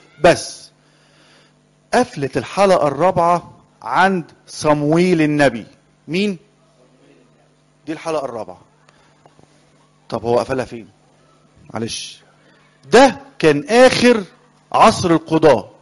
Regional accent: Egypt; انا مسيحي مصري. انا مسيحي مصري جنسيتي مصري

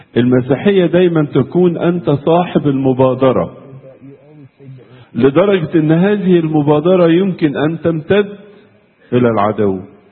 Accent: Egypt; عندنا في مصر نقول كده البعد جفا، مش كده؟

